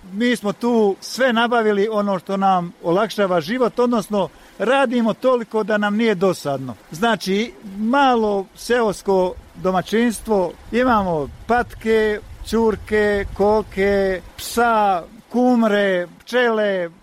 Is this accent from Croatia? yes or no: no; Zgavatić, Bosnia & Herzegovina; born there; Ja sam rođen ovdje u Zgavatiću, odnosno u zaseoku Krupac.